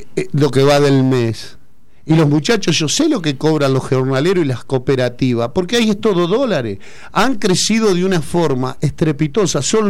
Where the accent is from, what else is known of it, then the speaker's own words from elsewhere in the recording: Argentina; Bueno, esto lo hablo como argentino, como hacedor de trabajo y como formador.